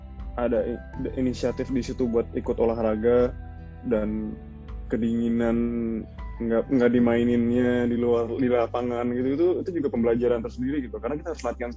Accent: Australia; Tapi dari kecil udah di Australia, terus SMA itu aku pertukaran belajar ke Amerika.

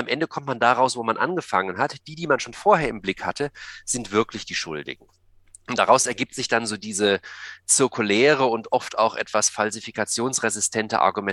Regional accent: Baden-Württemberg, Germany; also born or lived in Munich; now in Tübingen, Germany; Geboren in München, aufgewachsen auf der Schwäbischen Alb.

